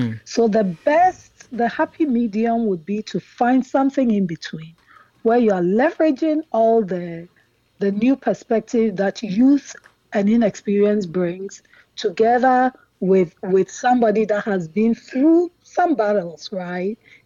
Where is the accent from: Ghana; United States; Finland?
Ghana; I remember when I was growing up in Ghana, she had this 31st December women's thing.